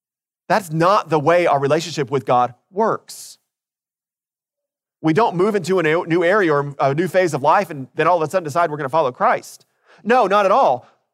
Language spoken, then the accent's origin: English; Orlando, Florida, United States; Growing up in Orlando, we didn't have a lot of professional sports teams to follow.